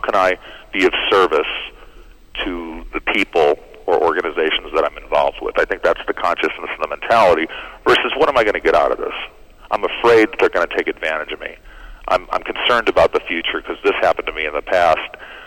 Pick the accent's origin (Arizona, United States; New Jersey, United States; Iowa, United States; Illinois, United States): Illinois, United States; Chicago; Well, I'm from Chicago, Illinois, a Midwesterner.